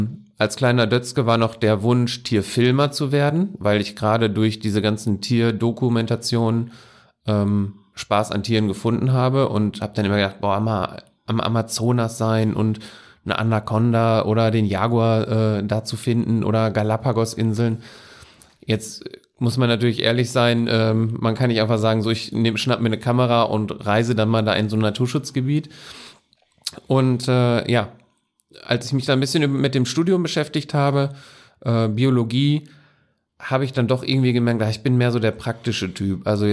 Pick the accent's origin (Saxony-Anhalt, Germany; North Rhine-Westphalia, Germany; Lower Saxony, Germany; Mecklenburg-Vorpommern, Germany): North Rhine-Westphalia, Germany; Bochum; Jahre alt, 85er Baujahr. Und habe mein Abitur gemacht, ich komme aus Bochum